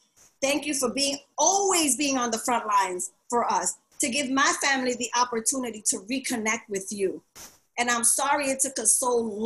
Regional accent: Honduras; I am a Garifuna woman, right? I am from Honduras. We're the Black Caribs

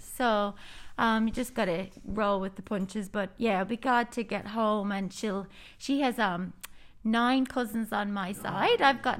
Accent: Dublin, Leinster, Ireland; it's kind of mixed because I'm from Dublin

